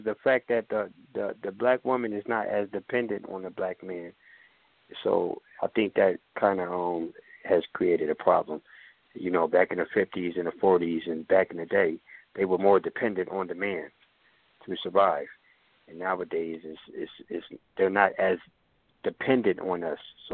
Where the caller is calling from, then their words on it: Pennsylvania, United States; calling from PA.